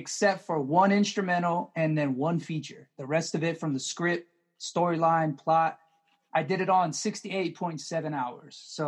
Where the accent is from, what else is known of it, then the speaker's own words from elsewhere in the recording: California, United States; To be honest, like growing up in California, like it saved my life.